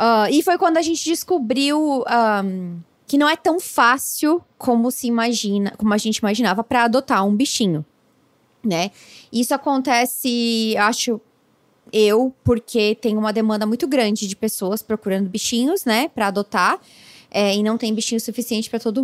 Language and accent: Portuguese; Santa Catarina, Brazil; Eu sou do interior de Santa Catarina, né?